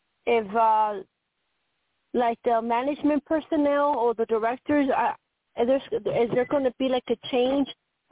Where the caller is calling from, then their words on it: Colorado, United States; from Colorado.